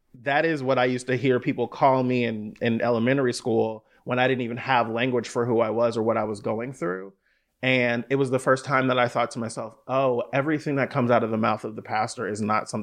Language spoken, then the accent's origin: English; California, United States; But like, I grew up in the Bay Area, but I'm in heavily in the church, right?